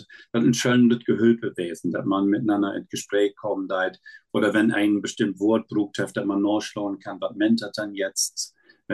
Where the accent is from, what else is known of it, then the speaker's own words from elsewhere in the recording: Northern Germany, Germany; first language Low German; Wenn ich in Krankenhus komme und mit meiner Muttersprache Plattdeutsch dort dann inkomme